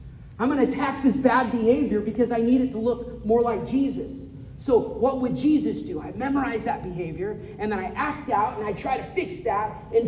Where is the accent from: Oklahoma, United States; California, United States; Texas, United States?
California, United States; Growing up in California, there was all of these little, my mom called them sugar ants.